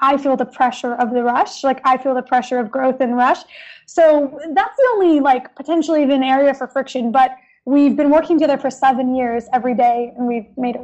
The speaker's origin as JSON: {"language": "English", "town": "Detroit", "region": "Michigan", "country": "United States", "tie": "born or raised there", "said": "Stefan grew up in France and I grew up in Detroit. We are very different personalities. I'm like the crazy American person who's boisterous and passionate"}